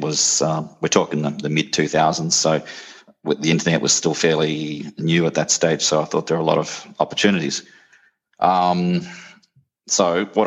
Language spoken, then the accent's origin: English; Australia; now in Japan; I'm from Australia